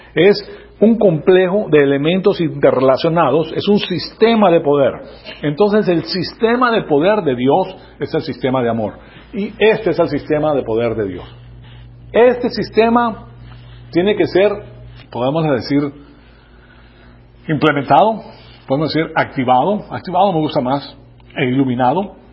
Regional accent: Caracas, Capital District, Venezuela; accent: Venezuelan; Yo me crié en Caracas, siendo colombiano, pues, pero me crié en Caracas. Entonces hablo como venezolano. Voy allá y hablo como venezolano. Tengo el acento venezolano, conozco los colocalismos

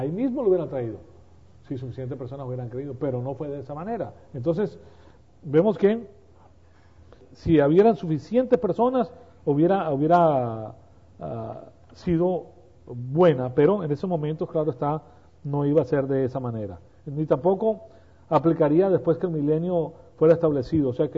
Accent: Venezuela; Yo en Venezuela me crié y estudié en La Salle.

